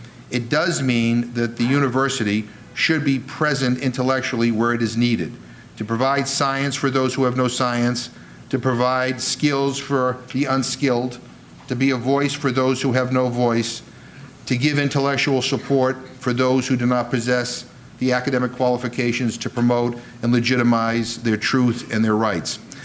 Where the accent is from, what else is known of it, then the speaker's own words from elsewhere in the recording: Worcester, Massachusetts, United States; a Jesuit college in my hometown of Worcester